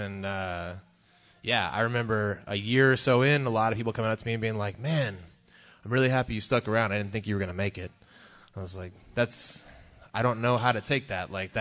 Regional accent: Houston, Texas, United States; I grew up in Southwest Houston. I'm now 31.

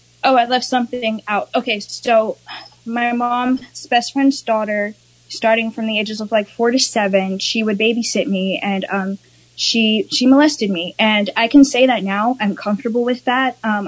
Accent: Torrance, California, United States; born there; I was born in Torrance, California, Thanksgiving Day, 1998, 21 years old, about to be 22.

